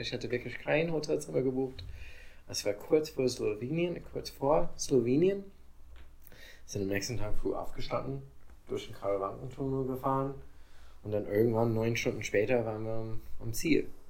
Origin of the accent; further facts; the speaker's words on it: United States; German is a second language; Nein, also ich muss als Amerikaner, dass mein Kind oder meine Kinder meine Familie kennenlernen dürfte und kann, die muss fliegen